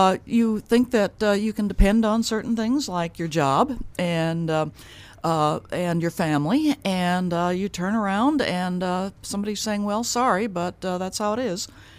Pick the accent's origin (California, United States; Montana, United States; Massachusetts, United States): Montana, United States; now in Idaho, United States; Well, I grew up in Montana. I teach at the University of Idaho in Idaho